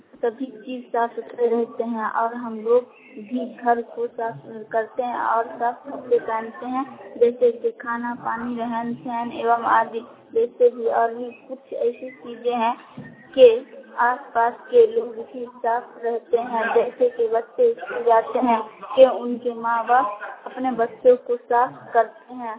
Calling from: Pandaul, Bihar, India; मैं सकली नया टोला से जिला मधुबनी पंडोल ब्लॉक पंडोल

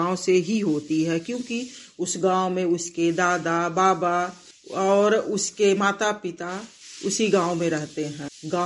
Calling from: Gorakhpur, Uttar Pradesh, India; Gorakhpur mobile बाड़ी से बोल।

